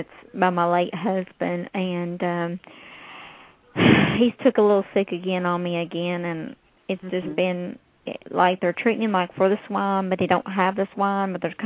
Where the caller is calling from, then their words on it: Kentucky, United States; Kentucky.